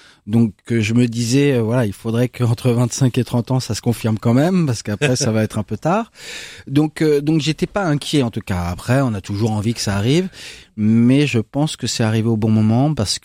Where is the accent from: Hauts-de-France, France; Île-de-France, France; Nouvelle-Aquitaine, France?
Hauts-de-France, France; Senlis; Je suis né à Senlis. J'y ai vécu jusqu'à j'ai encore des attaches là-bas hein, et j'y ai vécu jusque après mon bac.